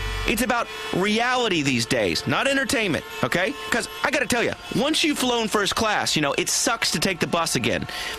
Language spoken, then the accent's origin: English; Midwest, United States; I understand. I'm from the Midwest.